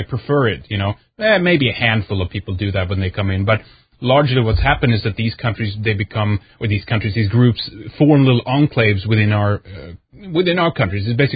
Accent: Sweden; when I was young growing up in Sweden

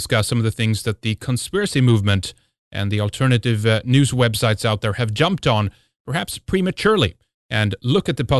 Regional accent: Sweden; I'm from Sweden

